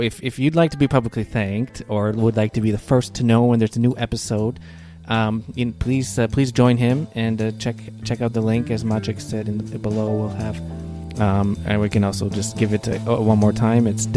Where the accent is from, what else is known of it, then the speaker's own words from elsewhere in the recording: Wisconsin, United States; now in Poland; I come myself from the Midwest. I grew up in Wisconsin, which is not far away from Chicago, but I've been living in Poland now for over 10 years.